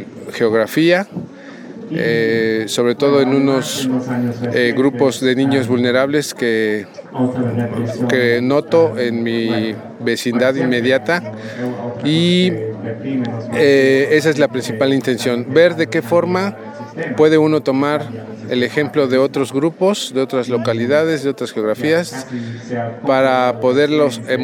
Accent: Mexico City, Mexico; Vengo de la Ciudad de México. Soy estudiante de la Universidad Autónoma de la Ciudad de México de la licenciatura de Antropología Social.

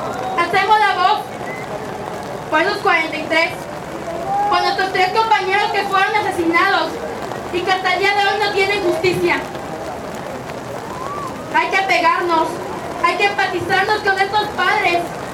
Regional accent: Mexico

